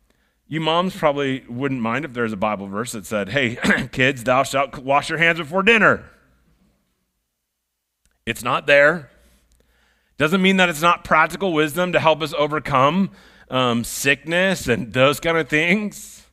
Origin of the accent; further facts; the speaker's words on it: Iowa, United States; Now, I grew up in Iowa on a barnyard